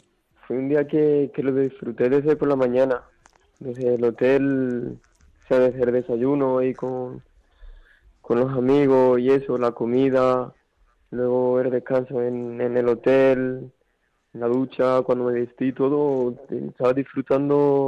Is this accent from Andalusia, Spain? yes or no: yes; Chiclana de la Frontera, Andalusia, Spain; born there; moved away as an adult; debo resaltar que nací en Chiclana y con 18 años sí que me fui para Béziers